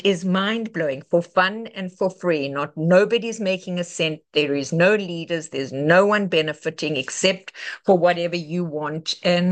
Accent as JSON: {"language": "English", "country": "South Africa", "moved": "as an adult", "lives_now": "Los Angeles, United States", "said": "I am from South Africa for most of my life. I got sober in LA later"}